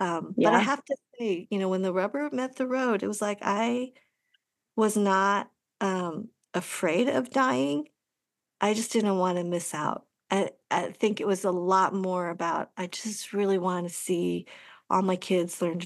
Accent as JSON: {"language": "English", "region": "Colorado", "country": "United States", "tie": "born or raised there", "also_born_or_lived": "Wisconsin", "said": "I was born in Wisconsin and grew up in Colorado, but I'm still othered. Like, people see me and think that I'm from another country, where it's like, actually, no, like, you know, I'm American."}